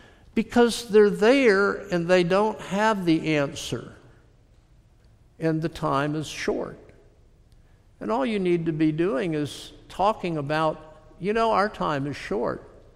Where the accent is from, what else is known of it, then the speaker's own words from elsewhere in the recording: Florida, United States; Growing up in South Florida, I hung out at Ivan Skinner's home.